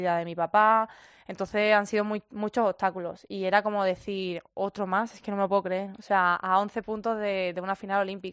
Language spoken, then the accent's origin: Spanish; Huelva, Andalusia, Spain; pero al final pues me he ido a mi tierra, a Huelva, con mi familia